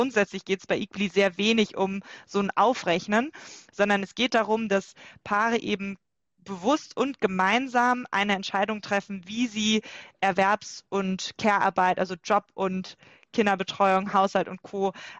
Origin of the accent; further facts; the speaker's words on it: Cologne, North Rhine-Westphalia, Germany; now in Berlin, Germany; ich bin Kölnerin, lebe aber schon seit 8 Jahren in Berlin